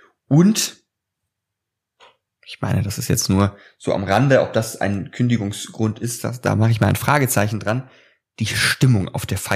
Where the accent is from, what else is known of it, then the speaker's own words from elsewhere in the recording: Düsseldorf, North Rhine-Westphalia, Germany; Ich glaube, da darf ich einsteigen als Düsseldorfer.